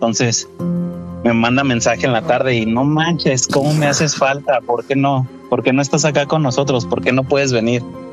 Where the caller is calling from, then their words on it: Guadalajara, Jalisco, Mexico; De Guadalajara.